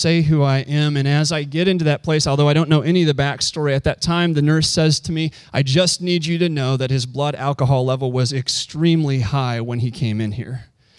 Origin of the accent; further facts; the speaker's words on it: Illinois, United States; back in Illinois, Franciscan Hospital, close to my hometown